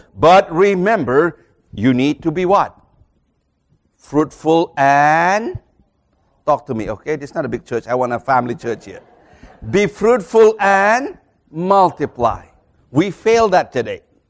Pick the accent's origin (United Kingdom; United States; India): India; I have a freedom to speak because I'm from India and you're from China